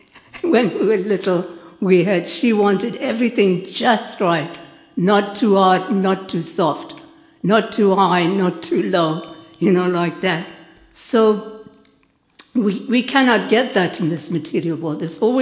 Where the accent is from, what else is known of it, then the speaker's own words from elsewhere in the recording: South Africa; also born or lived in South India; Now in South Africa, I come from South Africa, originally from South India.